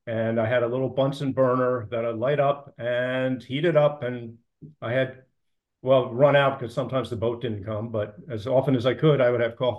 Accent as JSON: {"language": "English", "town": "Philadelphia", "region": "Pennsylvania", "country": "United States", "tie": "born or raised there", "said": "growing up in Philadelphia, I had no interest, no appreciation."}